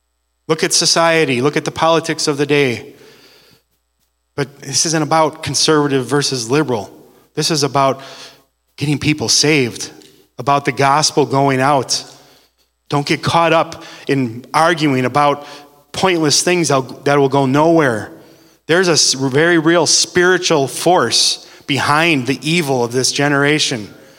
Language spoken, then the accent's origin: English; United States; I am an American. You are an American.